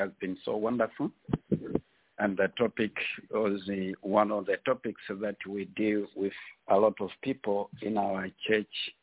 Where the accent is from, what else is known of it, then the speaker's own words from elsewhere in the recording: Northern Region, Malawi; from Malawi. I'm ministering my ministry. My church in Malawi is Love Word Church. Malawi is Central Africa.